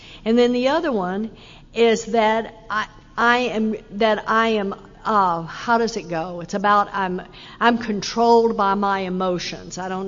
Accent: Texas, United States; I come from Texas. I got sober in Texas

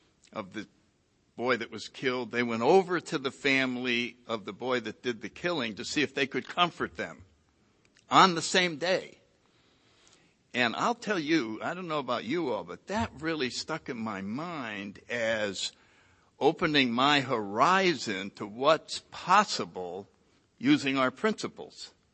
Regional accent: New Haven, Connecticut, United States; born or raised there

